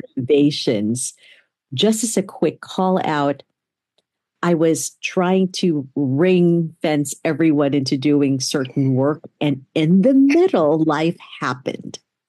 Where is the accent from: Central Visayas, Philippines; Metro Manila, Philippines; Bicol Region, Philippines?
Metro Manila, Philippines; Manila; now in United States; I was born and raised in Manila in the Philippines, and we migrated to the U.S. X number of years ago. It's been quite a thrill to be able to navigate the two kinds of cultures.